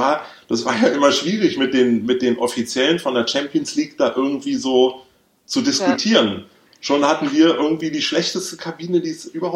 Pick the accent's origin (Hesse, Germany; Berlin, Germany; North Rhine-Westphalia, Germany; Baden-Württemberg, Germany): Berlin, Germany; damals ist ja noch, stand ja die Mauer noch, ich bin ja in West-Berlin aufgewachsen.